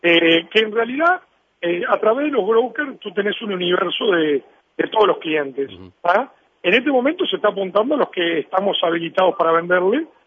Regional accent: Uruguay; La gente en la calle te pregunta de dónde sos y le decís Uruguay y te dice Forlán.

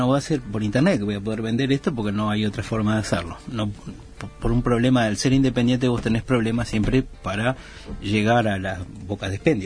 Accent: Uruguay; moved away as an adult; Soy de Uruguay, viví toda la vida acá, toda la vida, hasta los 20 y pico de años.

